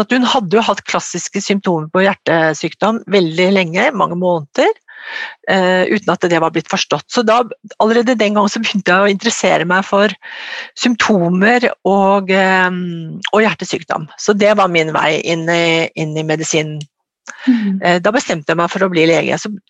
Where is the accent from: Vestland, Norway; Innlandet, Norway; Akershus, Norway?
Akershus, Norway; Ås; Jeg kommer fra Ås, nede I Akershus